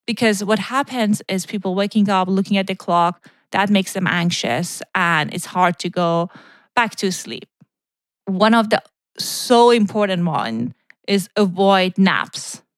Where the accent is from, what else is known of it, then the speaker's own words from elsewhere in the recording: Iran; It's funny, when I was growing up in Iran, I don't know, like 10 years ago, no, about like 25 years ago, 30 years ago